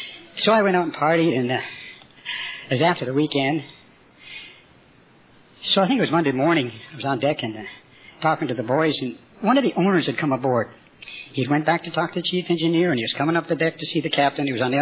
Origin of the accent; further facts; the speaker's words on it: Canada; I'm a Canadian